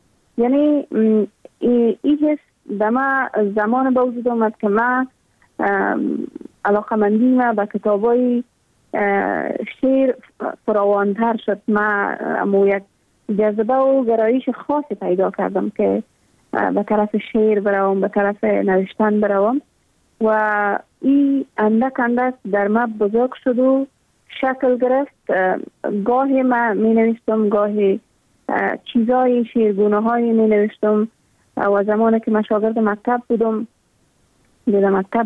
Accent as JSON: {"language": "Persian", "country": "Afghanistan", "said": "ما هم مثل میلیون ها دختر دیگه در دامن جنگ بزرگ شدیم و در همو سیاترین سالایی که در تمام ولایت افغانستان دروازه های مکتب برای دخترها بسته بود."}